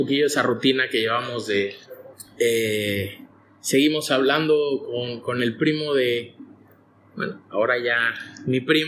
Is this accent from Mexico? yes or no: yes; Mexico City, Mexico; now in Spain; Bueno, hablaré como chilango. ¿Cómo hablamos los chilangos?